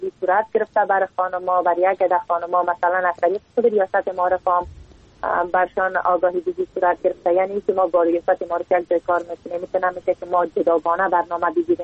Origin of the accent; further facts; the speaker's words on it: Takhar, Afghanistan; میبینیم چی گونه مشکلات در ولایت ما یعنی ولایت تخار وجود دارن